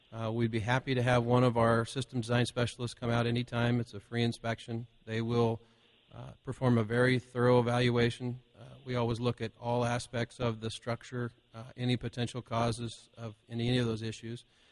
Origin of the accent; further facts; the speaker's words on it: Roseburg, Oregon, United States; I'm a third-generation excavation and utility contractor in Oregon. I was born and raised in Roseburg, and my family's been in the excavation business in southern Oregon since the 1940s.